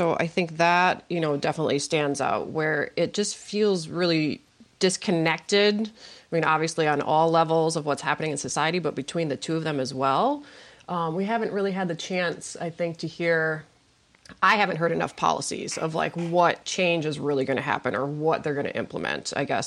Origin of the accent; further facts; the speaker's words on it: Wisconsin, United States; Obviously, I'm from Wisconsin, so with the agriculture, I know that's huge for our area.